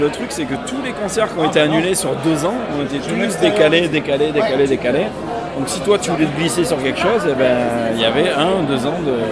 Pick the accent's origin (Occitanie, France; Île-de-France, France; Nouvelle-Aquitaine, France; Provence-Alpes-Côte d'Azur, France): Occitanie, France; Bagnols-sur-Cèze; Ouais, alors en fait on vient du Gard, on vient de Bagnols-sur-Cèze, pour Saint-Esprit, par là-bas